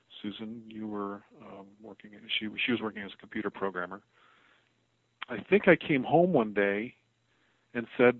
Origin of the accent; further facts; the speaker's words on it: Los Angeles, California, United States; But before that, I grew up in Los Angeles and Hollywood.